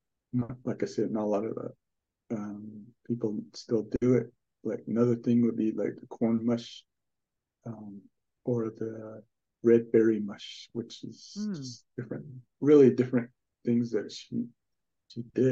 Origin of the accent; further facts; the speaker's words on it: Black Mesa, Arizona, United States; 6 hours away from where I grew up in Black Mesa, so it's sort of like larger radius, a 500 radius.